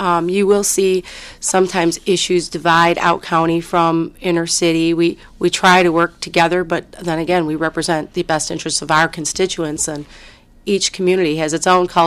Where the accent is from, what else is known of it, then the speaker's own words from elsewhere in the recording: Garden City, Michigan, United States; Well, I was born and raised in Garden City, lived in the area my entire life.